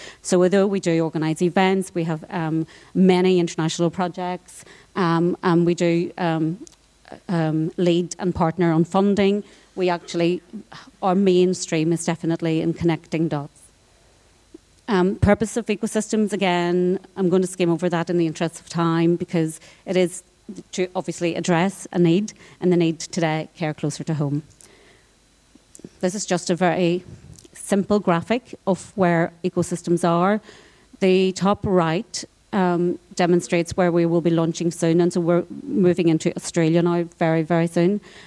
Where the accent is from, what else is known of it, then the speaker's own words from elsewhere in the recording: Northern Ireland, United Kingdom; I'm from Northern Ireland and I actually live back there now